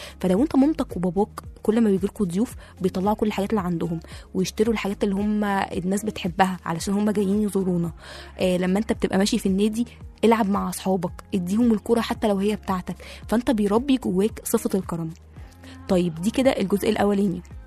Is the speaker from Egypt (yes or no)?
yes; Egypt; يعني احنا كمصريين مع بعض لا البني ادم الكريم ده احنا بنشيله فوق راسنا